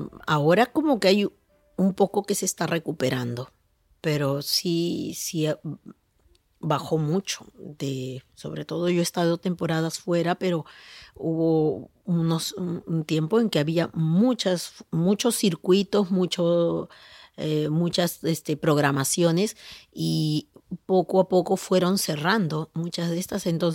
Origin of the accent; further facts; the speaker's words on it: Peru; cuando estoy en mi país, cada vez que regreso, y los muchos años que me he dedicado a los títeres también en el Perú